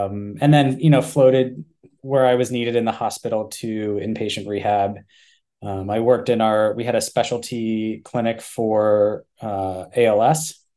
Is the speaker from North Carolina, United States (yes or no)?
yes; Durham, North Carolina, United States; No, I grew up in Durham, North Carolina for most of my childhood. So yeah, that was sort of going home for me